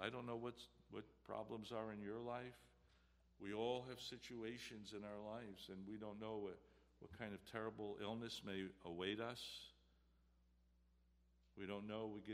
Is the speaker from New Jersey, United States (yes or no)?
yes; New Jersey, United States; And I was talking about how I'm originally from North Jersey, I hear about guys I went to high school with, I played baseball with, and other sports, and they died. I'm 69 years old.